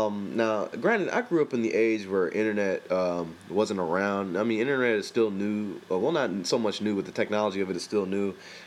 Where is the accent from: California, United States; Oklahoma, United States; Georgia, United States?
California, United States; Compton; And now, granted, I grew up in Compton, so I'm just telling you right now, people, cyberbullying to me doesn't exist